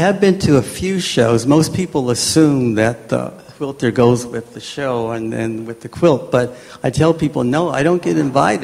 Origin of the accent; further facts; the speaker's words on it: Los Angeles, California, United States; I do want to do a series on growing up in Los Angeles.